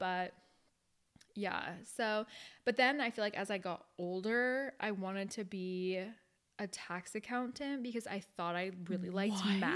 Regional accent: Gilbert, Arizona, United States; Okay, I grew up in Arizona. If any of you guys are familiar, I was born in Mesa, but I lived in Gilbert. They're like literally right next to each other. So I lived in Gilbert pretty much my whole life.

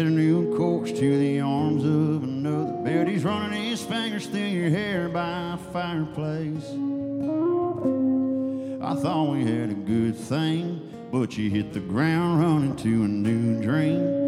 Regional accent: Ruston, Louisiana, United States; I'm from Ruston, Louisiana.

